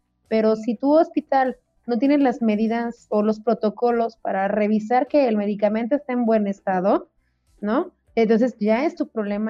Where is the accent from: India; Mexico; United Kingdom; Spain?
Mexico; ahora sí, como buenos mexicanos, que lo barato sale caro